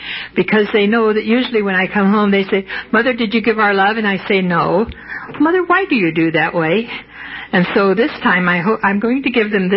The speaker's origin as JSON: {"language": "English", "town": "Portland", "country": "United States", "said": "from the Portland area."}